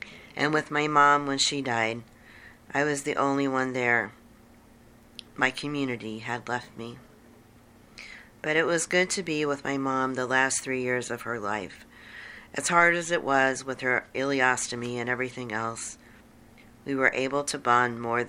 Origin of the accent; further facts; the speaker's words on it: Independence, Missouri, United States; I was born at St. Joseph Hospital in Kansas City, Missouri, on Prospect and Linwood. I grew up in Independence, just like Harry Truman